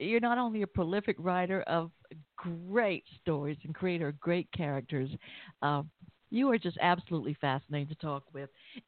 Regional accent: the South, United States; accent: Southern; Now, I know I'm a Southerner with a Southern accent. I'm aware of that. But there are a lot of different Southern accents.

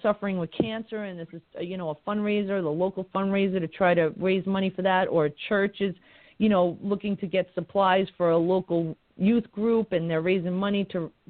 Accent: New York, United States; by the time you got to my block where I grew up on Long Island

